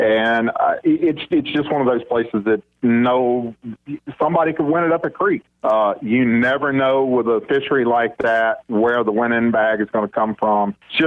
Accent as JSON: {"language": "English", "region": "Louisiana", "country": "United States", "tie": "born or raised there", "lives_now": "Arkansas, United States", "said": "for guys like me that growing up in Louisiana, we didn't have smallmouth. So when I moved to Arkansas, that's what I wanted to go chase."}